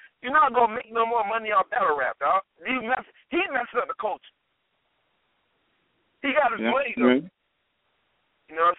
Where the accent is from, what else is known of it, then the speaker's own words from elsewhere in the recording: Carolina, United States; I'm from Carolina, baby.